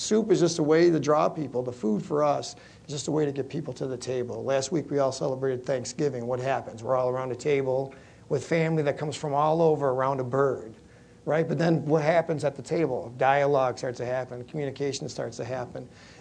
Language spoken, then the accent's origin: English; Syracuse, New York, United States; I live on the north side of Syracuse, born and raised in Syracuse, went to Fowler High School, graduate. I owned a business in the city.